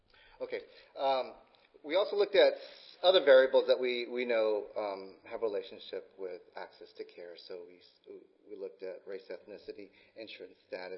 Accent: Hawaii, United States; And I don't know where that y'all came from because I'm from Hawaii

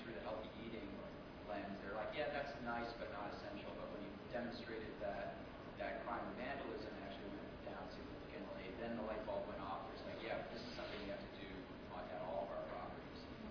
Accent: Portland, Oregon, United States; The reason I ask is I'm from Portland, Oregon

